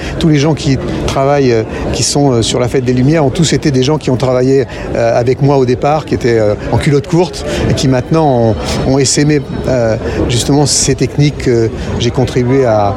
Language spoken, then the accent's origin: French; Lyon, Auvergne-Rhône-Alpes, France; j'étais assez seul en tant que Lyonnais, avec l'équipe aussi de Lyonnais à promouvoir.